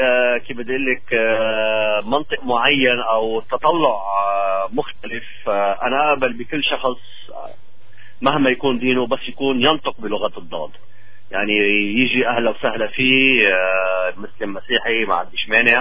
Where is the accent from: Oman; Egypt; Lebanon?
Lebanon; أنا من لبنان وزوجتي من المغرب،